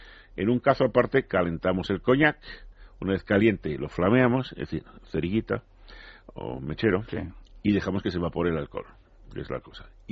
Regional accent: Santoña, Cantabria, Spain; Sí, estas vienen de mi tierra. No son de Somaya, son de Santoña, que es la patria de la anchoa, sí.

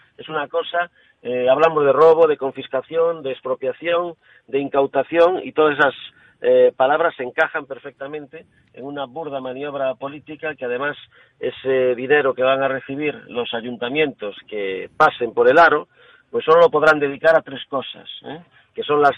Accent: Galicia, Spain; dos gallegos, Abel Caballero y este que le habla.

